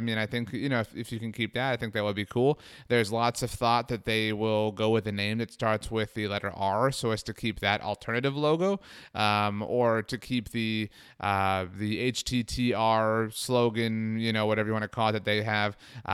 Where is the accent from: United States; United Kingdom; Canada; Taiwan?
United States; Brownsville, Texas; I grew up in Brownsville, Texas. My high school colors were brown and gold.